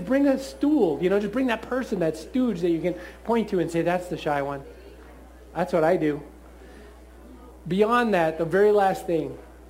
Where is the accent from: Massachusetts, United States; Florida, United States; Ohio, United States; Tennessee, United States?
Massachusetts, United States; Boston; Look, I'm from Boston. You may have heard of us.